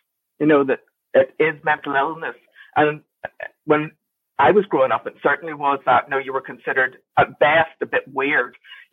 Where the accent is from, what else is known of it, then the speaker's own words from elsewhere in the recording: Northern Ireland, United Kingdom; So if you haven't already guessed from my accent, I'm from Northern Ireland.